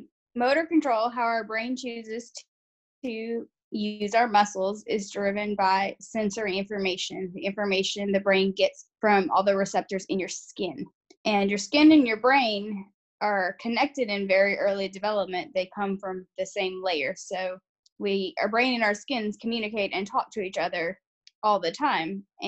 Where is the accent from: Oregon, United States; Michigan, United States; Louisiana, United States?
Louisiana, United States; Lafayette; now in Texas, United States; I am a Cajun girl from Lafayette, Louisiana, that has found myself in Texas for round two. I've lived all over the South for most of my life